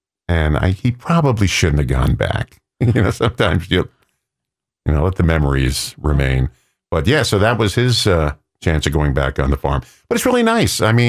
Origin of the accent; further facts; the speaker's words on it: Bronx, New York, United States; also born or lived in Long Island; I grew up in the Bronx. And then Long Island, and we didn't have farms on.